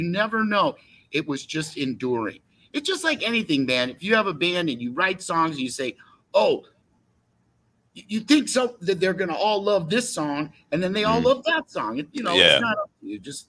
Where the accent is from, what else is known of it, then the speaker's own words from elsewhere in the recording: Westport, Connecticut, United States; But I grew up in Westport, Connecticut. I mean, that's where I went to high school and stuff.